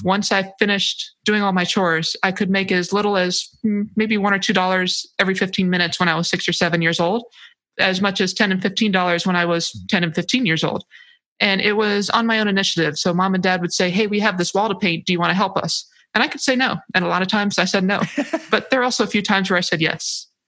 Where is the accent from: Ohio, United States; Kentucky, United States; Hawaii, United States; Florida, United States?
Hawaii, United States; And then I knocked off, I knocked off everything under 15 degrees Fahrenheit because I'm from Hawaii.